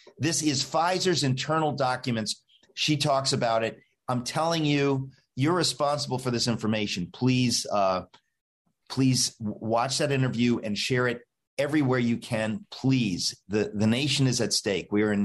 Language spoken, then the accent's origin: English; New York, United States; I want to say as a New Yorker, I don't know why you'd go there.